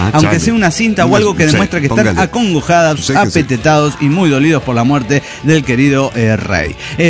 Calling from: Puebla, Mexico; de Puebla.

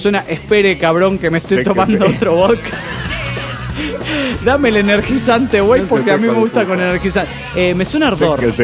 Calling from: Tultitlán, State of Mexico, Mexico; de Tutitlán, Edomex.

